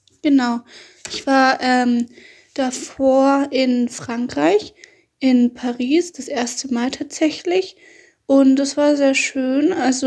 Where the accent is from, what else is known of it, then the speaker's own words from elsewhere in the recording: Berlin, Germany; Naja, ich bin ja aus Berlin